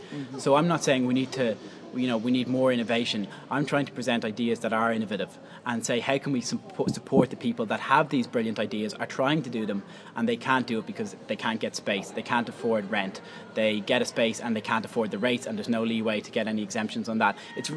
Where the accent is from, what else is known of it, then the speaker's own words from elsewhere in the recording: Deansgrange, Leinster, Ireland; I'm from Dean's Grange originally.